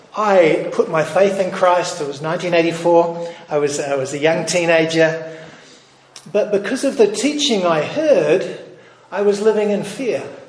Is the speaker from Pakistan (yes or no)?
no; Eastbourne, Wellington, New Zealand; I'm a New Zealander. And that means I lived close to the beach. I grew up in Eastbourne, down in Wellington.